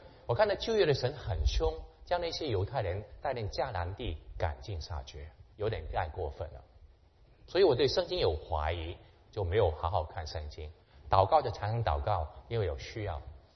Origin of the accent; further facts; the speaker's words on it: Hong Kong; 我是在香港出生长大的，我中学就信了主